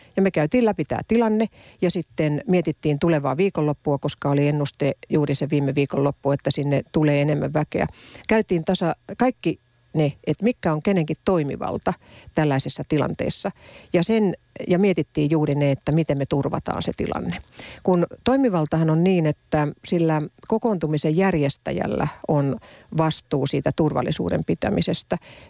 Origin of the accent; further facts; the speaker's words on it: Ostrobothnia, Finland; Mä oon pohjalainen periaatteen ihminen